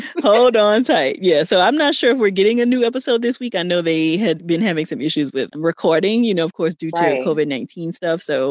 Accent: Louisiana, United States; because they were shooting in New Orleans, and, you know, I'm from Louisiana.

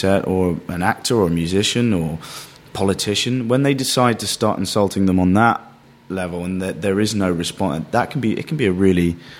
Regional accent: London, United Kingdom; I would consider myself a Londoner, and that's my tribe. Being a Londoner and being, you know, British

